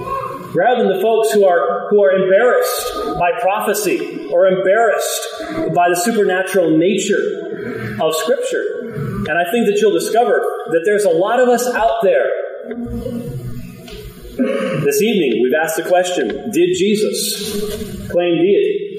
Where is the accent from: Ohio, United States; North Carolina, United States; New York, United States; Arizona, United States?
Arizona, United States; You got some fans or something? I'm from Arizona, God, it's hot in here.